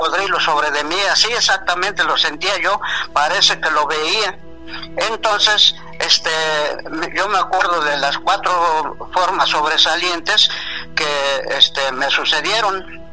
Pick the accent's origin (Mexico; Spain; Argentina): Mexico; Sultepec, State of Mexico; Me cambié de ciudad, me vine a la Ciudad de México, de mi pueblo, porque se me subió allá en mi pueblo que se llama Sultepec, Estado de México.